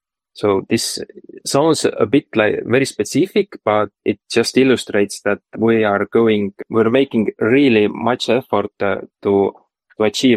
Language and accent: English; Estonia; I'm from Estonia